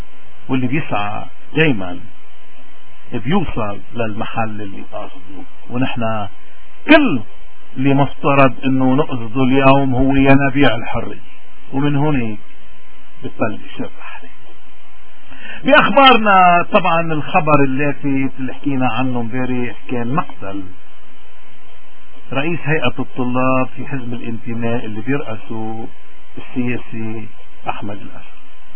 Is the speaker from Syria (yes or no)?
no; Lebanon; من هوني نحن كلبنانيين لأي مذهب أو طائفة أو جماعة انتمينا، اليوم عندنا مشكلة